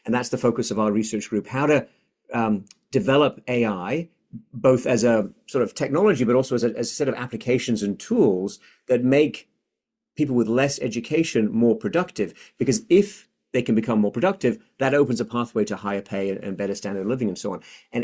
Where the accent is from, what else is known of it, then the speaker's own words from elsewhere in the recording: Sheffield, Yorkshire and the Humber, United Kingdom; I'm from Sheffield